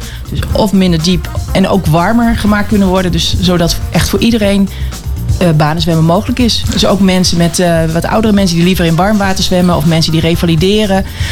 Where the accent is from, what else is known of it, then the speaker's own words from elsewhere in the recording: Drenthe, Netherlands; born there; also born or lived in Nijmegen / Amsterdam; now in Amstelveen, Netherlands; ja, ik ben geboren in Drenthe en via Nijmegen in Amsterdam terechtgekomen. En zo in Amstelveen ook.